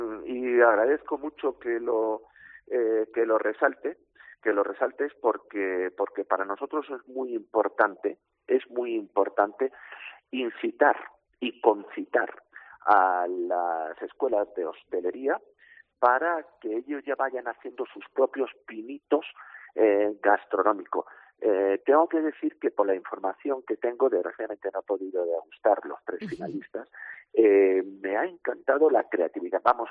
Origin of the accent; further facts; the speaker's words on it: Cantimpalos, Castile and León, Spain; Pero podemos hablar del botillo, de la morcilla o del chorizo de mi tierra, de Segovia, de Cantimparos.